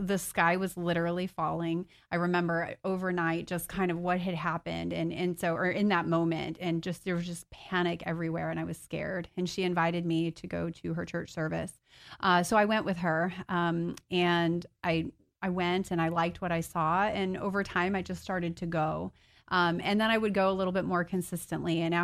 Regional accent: Florida, United States; also born or lived in Michigan; I was born in Michigan, but my family moved here when I was about 5 years old. So I'm kind of a Floridian.

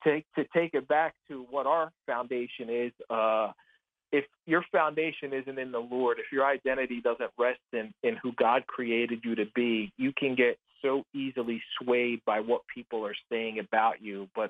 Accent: Philadelphia, Pennsylvania, United States; I grew up in Philadelphia. I know what that fan base is like

